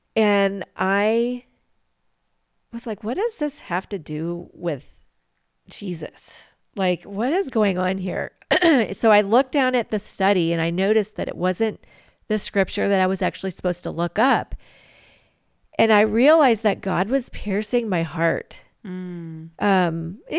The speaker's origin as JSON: {"language": "English", "country": "United States", "said": "I'm American. I'm American."}